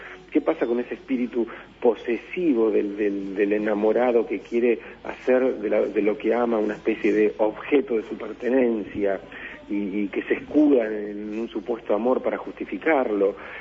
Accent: Argentina; los argentinos tenemos, como los uruguayos también, digo, una especie de tradición ensayística importante

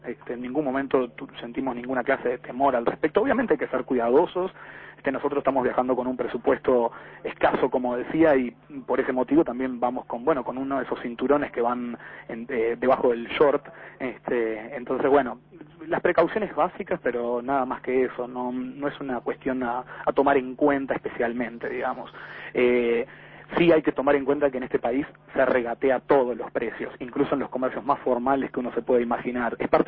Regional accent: Uruguay; now in Xi'an, China; Y bueno, y más si somos uruguayos, ¿no?

